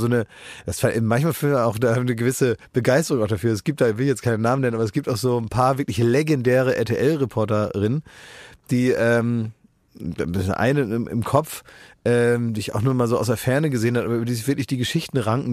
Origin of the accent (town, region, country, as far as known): Berlin, Germany